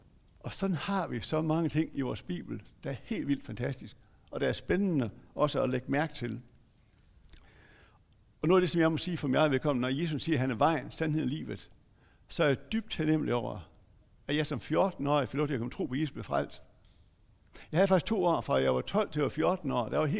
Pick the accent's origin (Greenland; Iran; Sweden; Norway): Iran; Danish is a second language; now in Denmark; Det ved jeg godt, at mange tror, når jeg kommer fra Iran